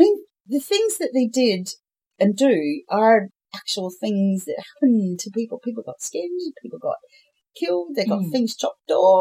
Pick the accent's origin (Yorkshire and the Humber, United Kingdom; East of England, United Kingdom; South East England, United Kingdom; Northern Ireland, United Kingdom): Northern Ireland, United Kingdom; Belfast; Because it's made, it's actually made in Belfast. That's where I come from. And most of them talk like us over here.